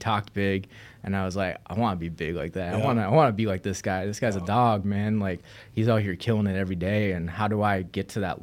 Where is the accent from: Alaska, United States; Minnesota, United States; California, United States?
Minnesota, United States; also born or lived in Houston, Texas; So I was living in Houston, Texas. So I grew up in Minnesota, and I got into some trouble when I was like 17, 18 years old.